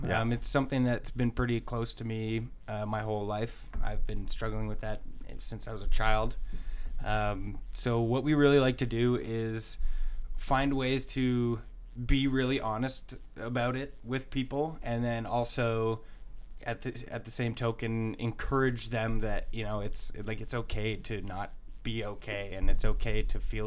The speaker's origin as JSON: {"language": "English", "town": "Oshawa", "region": "Ontario", "country": "Canada", "said": "we're from Ontario, more specifically Oshawa, Ontario."}